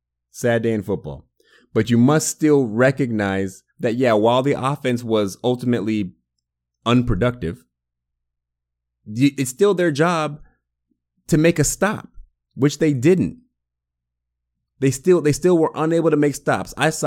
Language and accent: English; Bremerton, Washington, United States; I'm born and raised in Bremerton, okay? I took the ferry across. We used to have season tickets in the Kingdome.